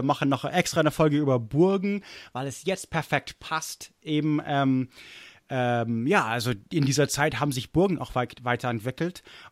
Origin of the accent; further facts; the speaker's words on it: Germany; also born or lived in United States; wie ich aufgewachsen bin in Deutschland im Gegensatz zu Amerika. Also ich habe beide mitbekommen.